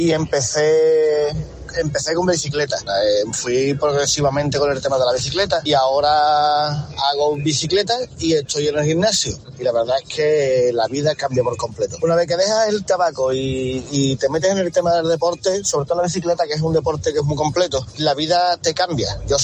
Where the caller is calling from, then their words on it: San Fernando, Andalusia, Spain; de San Fernando, en Cádiz.